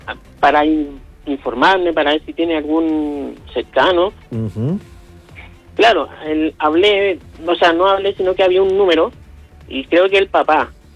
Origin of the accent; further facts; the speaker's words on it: San Bernardo, Santiago Metropolitan, Chile; Si nosotros somos de San Bernardo.